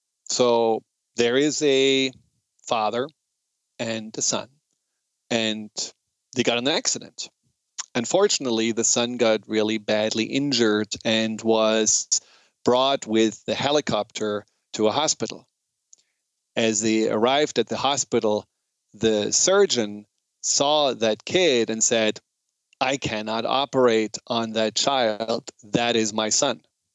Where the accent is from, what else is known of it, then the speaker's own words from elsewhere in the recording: Germany; English is a second language; Now, as you probably know or hear from my accent, I'm German, and I have talked a lot with my grandfather and my father about what happened in Nazi Germany.